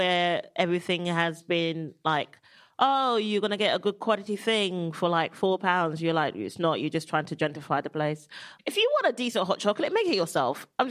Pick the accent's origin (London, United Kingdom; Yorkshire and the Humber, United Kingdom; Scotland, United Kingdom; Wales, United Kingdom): London, United Kingdom; South London.